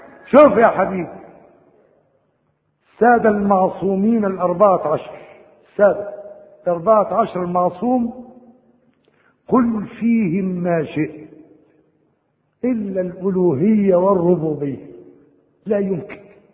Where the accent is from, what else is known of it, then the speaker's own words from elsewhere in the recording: Egypt; أقول لك واحد فصل بدلة جديدة عندنا في مصر وجيه يصلي